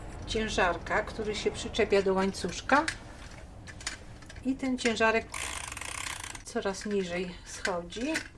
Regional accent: Tykocin, Podlaskie Voivodeship, Poland; sama się urodziłam w takim domu i w nim mieszkałam i mieszkam do dnia dzisiejszego

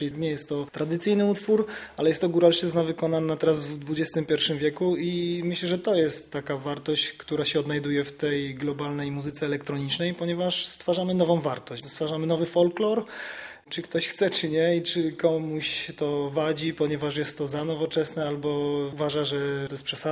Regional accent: Bielsko-Biała, Silesian Voivodeship, Poland; my wychowując się w Bielsku-Białej, mieście, które jest dosyć blisko gór i z racji tego, że ja tańczyłem długo w zespole regionalnym, poznałem te melodie, ale żyłem też i wychowałem się na osiedlu

